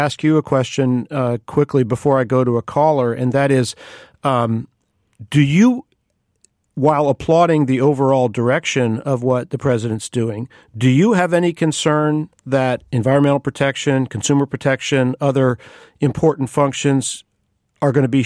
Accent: Somerset, Kentucky, United States; We've got Jackie on the line from Somerset, Kentucky, my home state.

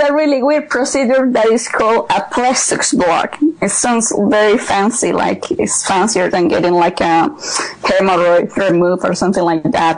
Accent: Spain; English is a second language; now in New York, United States; I'm from Spain, but I live in New York.

